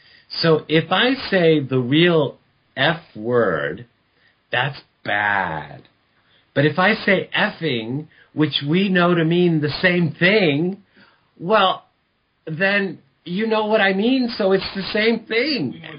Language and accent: English; United States; born there; See, now, I was born in America, but from Italian-American parents who came from Sicily.